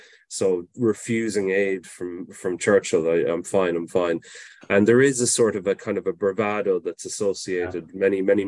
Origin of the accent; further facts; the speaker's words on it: Ireland; I'm from Ireland